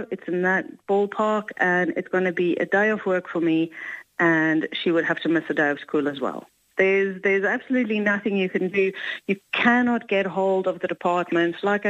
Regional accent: South Africa; We're from South Africa.

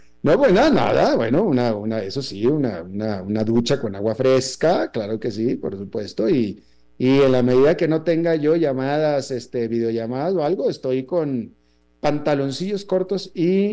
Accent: northern Mexico, Mexico; porque en el norte de México, que es de donde yo vengo, el tipo de calor es un calor seco.

